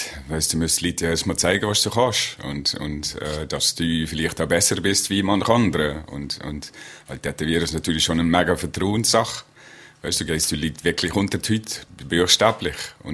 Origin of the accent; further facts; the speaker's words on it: Netherlands; German is a second language; Ah ja, als Holländer ist das höher einfach.